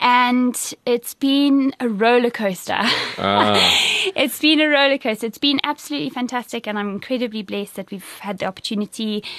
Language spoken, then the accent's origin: English; Zimbabwe; And I come from Zimbabwe. I think, you know, we come from a nation of people who've been, under a lot of stress and strain for a number of years.